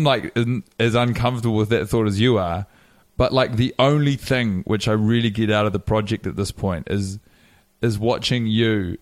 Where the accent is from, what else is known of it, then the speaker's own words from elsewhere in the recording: Wellington, New Zealand; born there; I was born in Wellington in 1988.